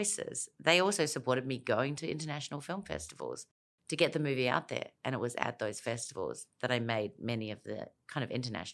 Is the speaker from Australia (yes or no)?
yes; Elizabeth, South Australia, Australia; I grew up in Elizabeth in South Australia, which is about as far away from Hollywood as you can get.